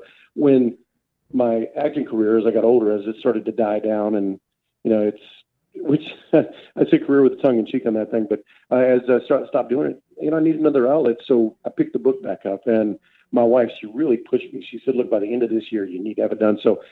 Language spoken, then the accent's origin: English; San Angelo, Texas, United States; I'm from San Angelo, West Texas.